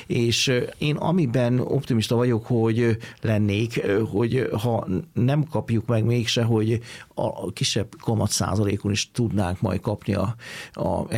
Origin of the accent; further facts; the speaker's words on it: Hungary; de mi magyarok vagyunk, tehát nekünk mások a szabályok